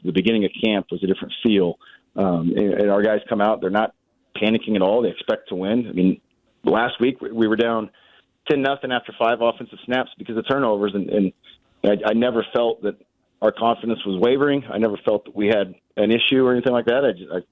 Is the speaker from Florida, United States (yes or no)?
no; Nickerson, Kansas, United States; Yeah, I'm not from Heston. In fact, I grew up not liking Heston because I grew up in Nickerson.